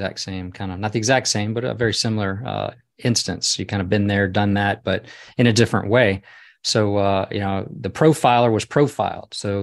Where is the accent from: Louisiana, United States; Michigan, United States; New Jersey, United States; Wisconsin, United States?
Louisiana, United States; I was brought up Catholic, certainly saw rosaries, but also I grew up in Louisiana, so I knew about Mardi Gras.